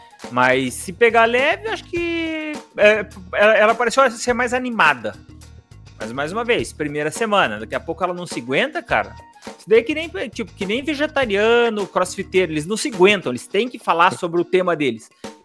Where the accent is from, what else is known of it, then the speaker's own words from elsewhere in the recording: Curitiba, Paraná, Brazil; Nós de Curitiba... Vamos dizer assim, daqui a pouco apaguem o que eu disse, né? Nós temos um sotaque desgraçado também, né, cara?